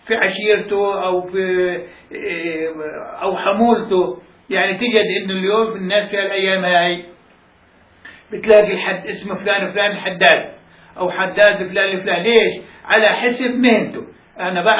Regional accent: al-Haditha, Tiberias District, Palestine; moved away; احنا الاساتذه الحدثة قضاء طبرية اسمها.

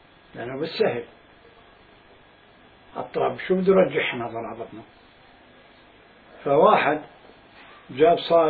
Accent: Palestine; moved away; لما طلعنا من فلسطين

